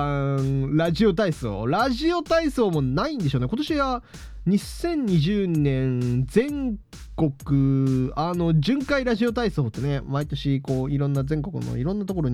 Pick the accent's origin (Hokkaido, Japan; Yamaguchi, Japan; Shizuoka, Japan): Hokkaido, Japan; もう北海道から来た僕からするともうぐわってもう気持ち悪いぐらいの暑さで